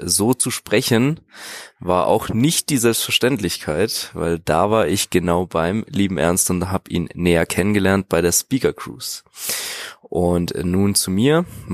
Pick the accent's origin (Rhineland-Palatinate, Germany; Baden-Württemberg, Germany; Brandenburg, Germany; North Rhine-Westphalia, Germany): Baden-Württemberg, Germany; Offenburg; Ich komme ursprünglich aus Offenburg, lebe da auch schon mein gesamtes Leben.